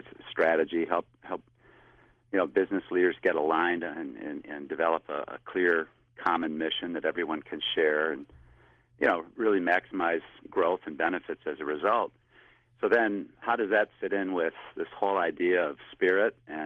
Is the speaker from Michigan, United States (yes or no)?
yes; Grand Rapids, Michigan, United States; born there; now in Palm Beach, United States; I was born in Grand Rapids, yes. I actually live in Palm Beach, Florida now, but I keep a home here in West Michigan